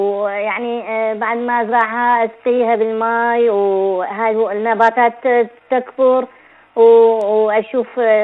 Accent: United Arab Emirates; من الإمارات.

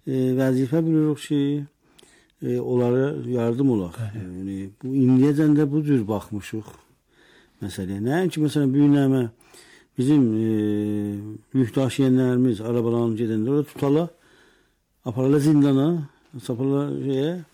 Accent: Iran; Amma biz İranlıyıq

